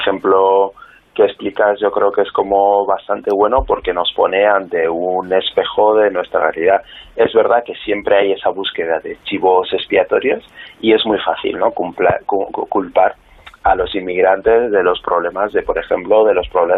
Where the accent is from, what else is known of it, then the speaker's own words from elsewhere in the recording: Huesca, Aragon, Spain; born there; ni siquiera hace falta que seas migrante con ser una persona negra, como es mi caso, ya que yo nací en Huesca